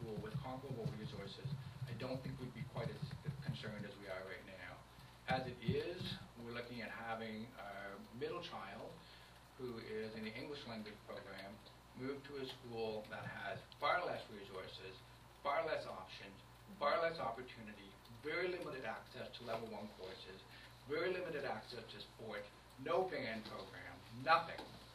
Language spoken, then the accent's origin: English; Durham Bridge, New Brunswick, Canada; I'm from the Durham Bridge area.